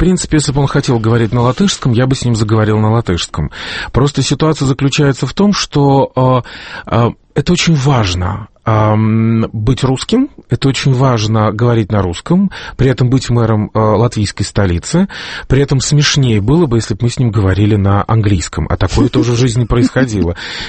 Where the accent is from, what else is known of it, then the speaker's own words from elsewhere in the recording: Moscow, Russia; Я живу в этом городе, я коренной москвич, я видел, как меняется мой город, я видел, как он частично уничтожается, я все это видел